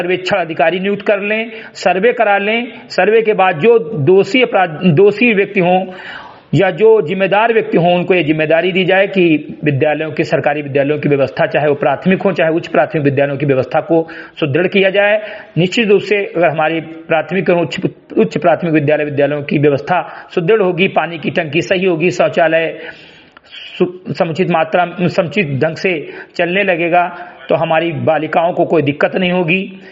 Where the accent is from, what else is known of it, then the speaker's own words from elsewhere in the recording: Samrigarhi, Uttar Pradesh, India; ग्राम सभा समरीगढ़ी विकासखंड मेनपुरा जनपद बहराइच का मूल निवासी हूं